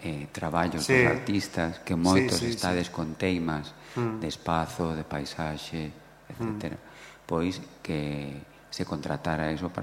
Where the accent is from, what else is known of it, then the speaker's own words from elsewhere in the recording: Galicia, Spain; fin de semana pasada, eu son da Arousa, e hai moitas casas contemporáneas